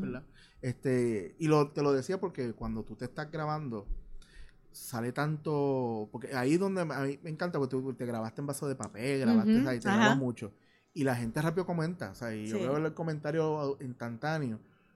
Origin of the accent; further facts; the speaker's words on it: Puerto Rico; Sabes que soy bien boricua.